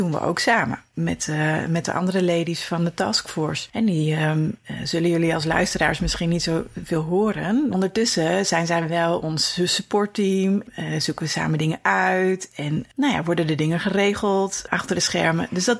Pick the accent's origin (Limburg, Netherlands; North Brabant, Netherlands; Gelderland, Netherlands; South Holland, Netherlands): Limburg, Netherlands; Ik ben opgegroeid in Zuid-Limburg... op 10 kilometer van de opleiding toendertijd nog in Kerkrade.